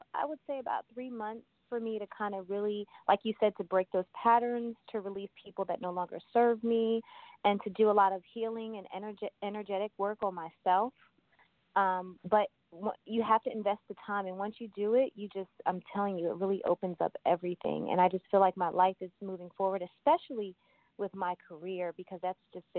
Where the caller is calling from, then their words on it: Los Angeles, California, United States; I'm calling from Los Angeles.